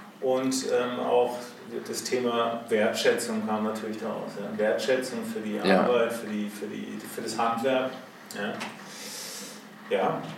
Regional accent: Germany; Wir kennen es ja als Deutsche so, dass den ganzen Tag ist sozusagen da die Kaffeekanne, da wird viel literweise Kaffee getrunken.

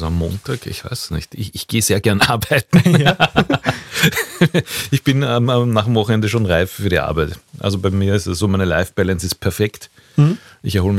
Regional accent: Wiener Neustadt, Lower Austria, Austria; Ich bin aus Wiener Neustadt

